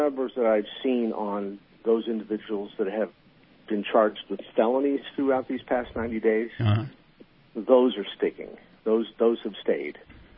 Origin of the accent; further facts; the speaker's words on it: Santa Rosa, California, United States; I grew up in Santa Rosa, and they had a protest that got out of hand